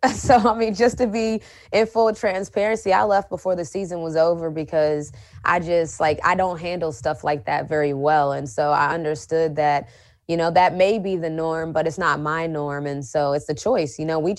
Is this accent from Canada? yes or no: no; West Virginia, United States; And so I think growing up in West Virginia, going to school in stores helped me in that aspect, because I was used to not having a lot of entertainment around me. You know, I was used to being able to entertain myself. I'm country.